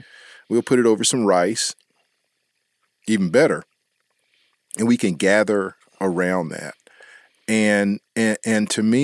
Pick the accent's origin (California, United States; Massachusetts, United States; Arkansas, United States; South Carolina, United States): South Carolina, United States; Edgefield; Well, growing up in Edgefield, there was this little place in North Augusta that Mom and Daddy would stop.